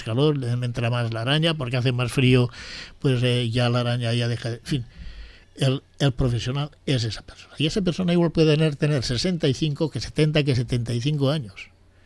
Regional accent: Spain; ¿Por qué va a tener más derechos aquel que yo, que soy de aquí de España?

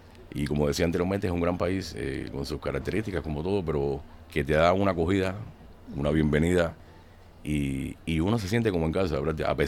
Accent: Cuba; now in Villarreal, Spain; En mi caso, soy cubano, un sistema social diferente al de este país, o sea, para decirlo de alguna manera, dos polos opuestos, pero bueno, es un orgullo poder estar aquí en España, en Villarreal, en la provincia de Castellón

